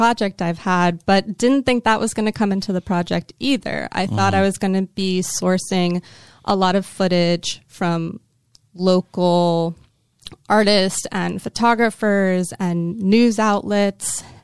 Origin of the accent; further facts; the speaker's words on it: Miami, Florida, United States; also born or lived in Detroit / Boston / Providence / Chicago; I've lived, since growing up in Miami, I've lived in Detroit, Boston, Providence, and Chicago. So all very liberal places. And I find myself constantly having to defend Florida.